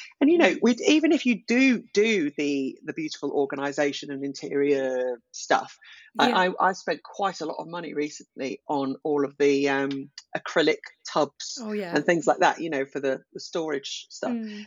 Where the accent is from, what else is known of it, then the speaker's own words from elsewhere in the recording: United Kingdom; we're British as well. The British, we love a moan, don't we?